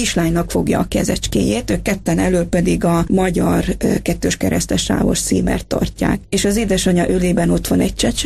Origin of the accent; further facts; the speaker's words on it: Transylvania, Romania; És ami még a szívem csücske, az éppen a szülőföldem, Erdély